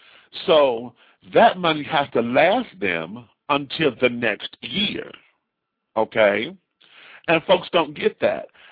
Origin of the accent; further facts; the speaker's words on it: Detroit, Michigan, United States; mind you, I'm from Detroit, and being back home, anybody who knows, you know, the Midwest and knows about snow and coldness and carrying on, Michigan is one of the worst.